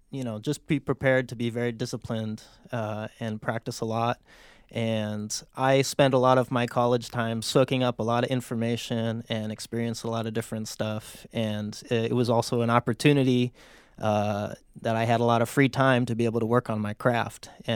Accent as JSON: {"language": "English", "town": "Seattle", "region": "Washington", "country": "United States", "tie": "born or raised there", "said": "already being established and from Seattle. This is my hometown"}